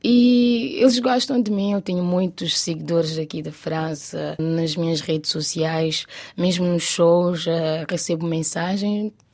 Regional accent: Santiago, Cape Verde; Eu sou da Ilha de Santiago, onde o batuco funaná é a nossa referência musical.

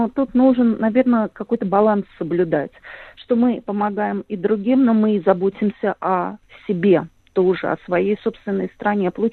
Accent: Russia; все мое детство, оно прошло на Онежском озере, потом я уже вот не так давно снова там побывала

